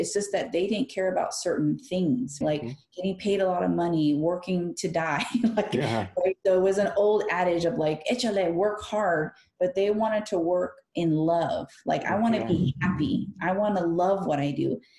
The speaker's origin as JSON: {"language": "English", "region": "California", "country": "United States", "said": "Because we're from California, they assumed, and it's a fair assumption, that you're from Mexico, right?"}